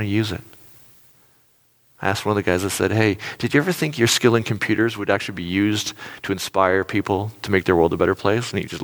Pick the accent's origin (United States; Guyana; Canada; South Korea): Canada; born there; I was born in Canada, which means there's a whole lot I can do, right?